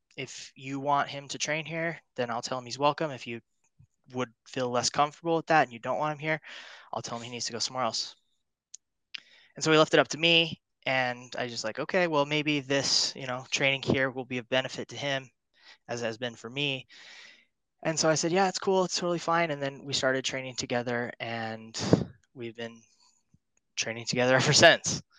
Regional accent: Salt Lake City, Utah, United States; No. I grew up in Salt Lake, and we were living in Heber at the time.

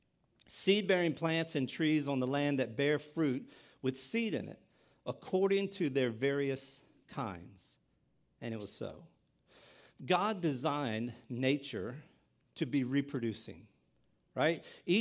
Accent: Delaware, United States; It's a beautiful drive up the Eastern Shore to where I grew up in Southern Delaware.

